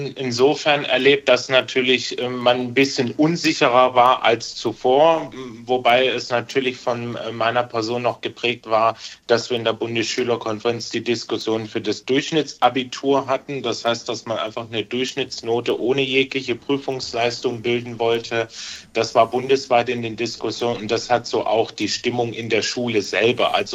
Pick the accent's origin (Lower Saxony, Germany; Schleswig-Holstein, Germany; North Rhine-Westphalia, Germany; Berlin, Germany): Berlin, Germany; also born or lived in Karlsruhe; Habe anfangs in Karlsruhe studiert und bin dann nach Berlin gewechselt, meine Heimatstadt.